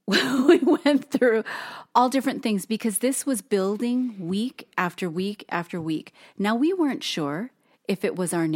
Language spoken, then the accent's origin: English; Hawaii, United States; So Toast and I were both born and raised in Hawaii. So we both have that common upbringing. We're both of Asian descent.